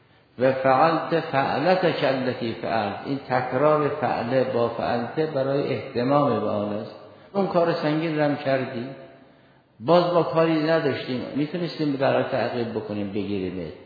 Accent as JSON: {"language": "Persian", "country": "Iran", "said": "الان ما همه ایرانی هستیم"}